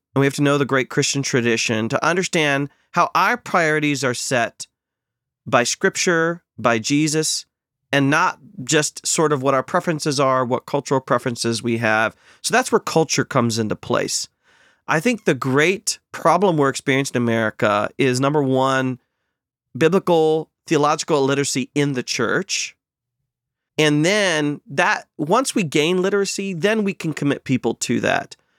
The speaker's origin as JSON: {"language": "English", "country": "United States", "tie": "born there", "said": "even though I'm proud to be an American and I'm American born"}